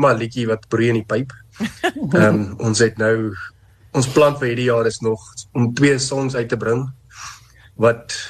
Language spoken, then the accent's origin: Afrikaans; Eswatini; alhoewel ons groot geword het in Swaziland, het ons hierdie passie en liefde vir ons land en ons mense.